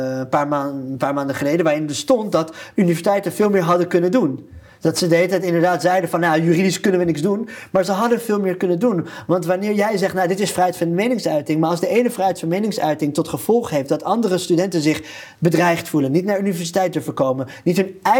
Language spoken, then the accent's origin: Dutch; Israel; Maar niemand weet dat ik uit Israël kom.